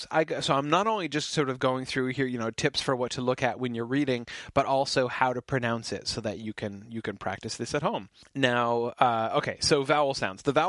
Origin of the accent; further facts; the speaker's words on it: United States; I apologize. I'm an American.